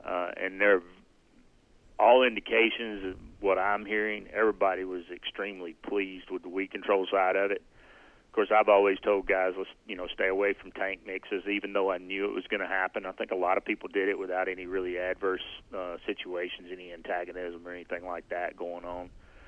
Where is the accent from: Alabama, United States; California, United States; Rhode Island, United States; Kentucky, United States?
Alabama, United States; I grew up in Alabama and then, of course, went to school at Auburn.